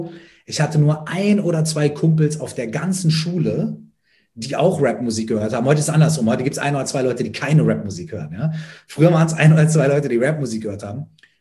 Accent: Minden, North Rhine-Westphalia, Germany

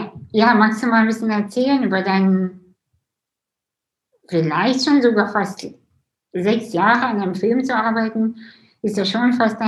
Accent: Russia; Und ich bin ja selber auch Russin.

